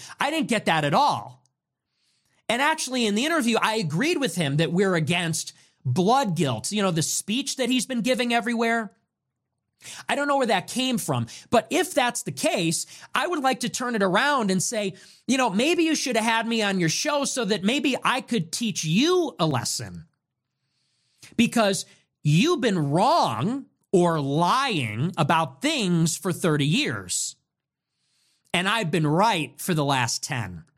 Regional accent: Chicago, Illinois, United States; I know I'm from Chicago. We're not two-faced here in Chicago.

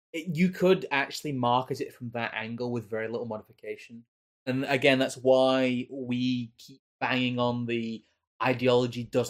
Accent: United Kingdom; Thank you, Mr. Majid, for telling me that me as a British person am racist.

